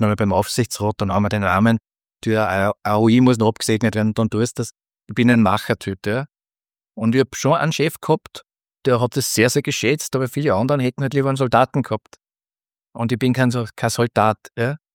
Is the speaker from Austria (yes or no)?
yes; Upper Austria, Austria; Weil ich habe ja nie in Oberösterreich gearbeitet. Das ist meine Heimat, da ist mein Haus, alles hier.